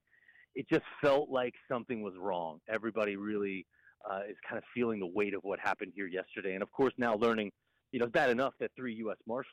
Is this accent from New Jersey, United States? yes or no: no; Raleigh, North Carolina, United States; also born or lived in Tampa, Florida; Spent 5 years in Tampa before I came back here to the Carolinas about a year and a half ago. I'm from Raleigh originally. There's always a Raleigh-Charlotte thing because Raleigh's the state capital.